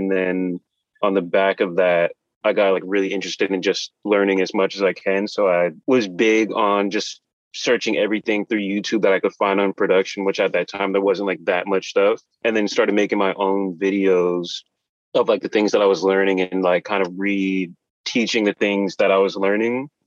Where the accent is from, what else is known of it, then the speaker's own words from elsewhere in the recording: New Jersey, United States; also born or lived in Brooklyn; Yeah, so I was born in Brooklyn and my family moved to New Jersey when I was pretty young. So that's where I grew up.